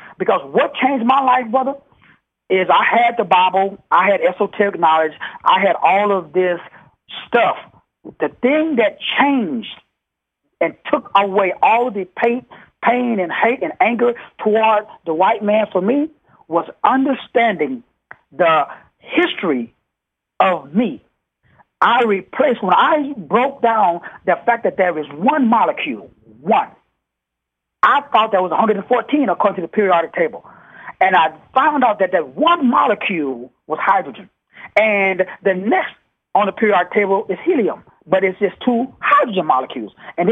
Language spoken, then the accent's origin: English; Texas, United States; I'm from Texas. This good old boy country down here.